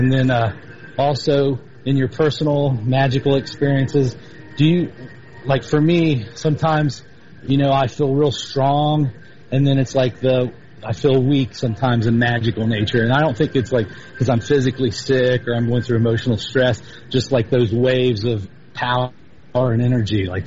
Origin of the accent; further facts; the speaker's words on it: Cincinnati, Ohio, United States; I'm from Cincinnati, Ohio.